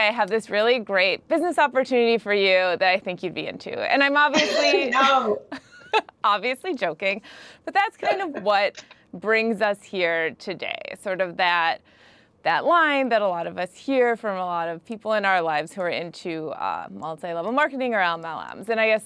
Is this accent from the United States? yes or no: yes; Midwest, United States; I'm also from the Midwest, and I grew up around Mary Kay and Avon.